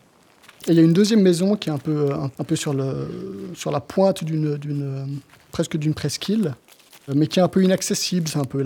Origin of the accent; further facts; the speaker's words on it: Switzerland; Je suis suisse aussi loin que je me souvienne